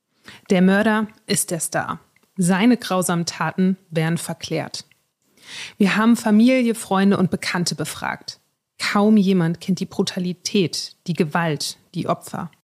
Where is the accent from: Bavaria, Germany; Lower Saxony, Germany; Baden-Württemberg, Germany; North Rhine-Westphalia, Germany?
Lower Saxony, Germany; ich bin in der Region aufgewachsen